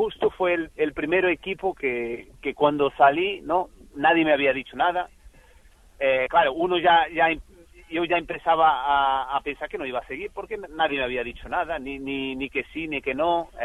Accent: Porto, Norte, Portugal; Spanish is a second language; Soy de Oporto, ¿no? Vivo cerca de Oporto y quería estar más cerca de casa ya.

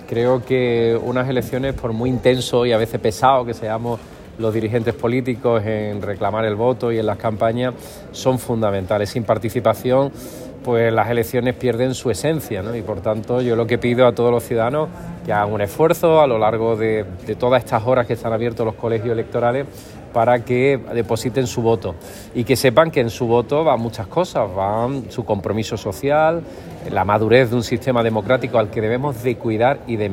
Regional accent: Málaga, Andalusia, Spain; Acabo de ejercer mi derecho al voto como ciudadano andaluz y español, en este caso malagueño.

